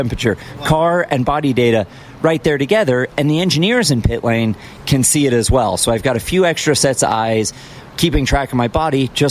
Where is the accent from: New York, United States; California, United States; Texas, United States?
California, United States; now in Indiana, United States; I moved from Southern California coming up on 8 years ago, and it's a great place to live. Indiana is, and race, as you mentioned. Growing up in Southern California, though, I always went to the Grand Prix of Long Beach as a kid